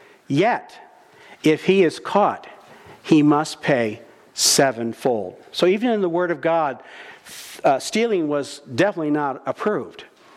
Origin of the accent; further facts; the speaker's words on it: Gibsonburg, Ohio, United States; I mean, I grew up in Gibsonburg, but we didn't leave our doors unlocked.